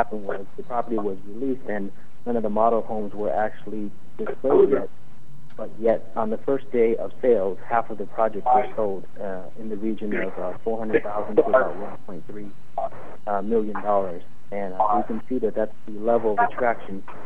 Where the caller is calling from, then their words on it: Bahamas; I'm calling from the Bahamas